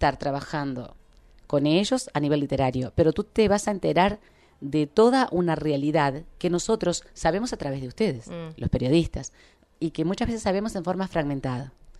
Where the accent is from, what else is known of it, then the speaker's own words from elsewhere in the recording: Canelones, Uruguay; Nací en Canelones.